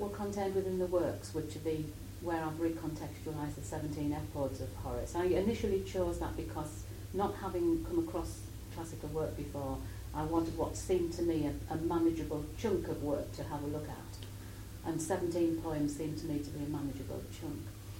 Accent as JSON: {"language": "English", "town": "Thornaby", "region": "North East England", "country": "United Kingdom", "tie": "born or raised there", "said": "the place where I was brought up in Thornaby on Teesside, about my childhood and so on."}